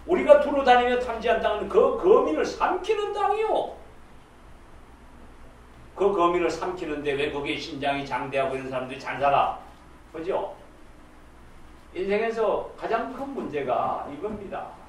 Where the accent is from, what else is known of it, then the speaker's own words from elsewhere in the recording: Gimcheon, North Gyeongsang, South Korea; 김천 가니까 거봉포도가 있더만 우리 고향에.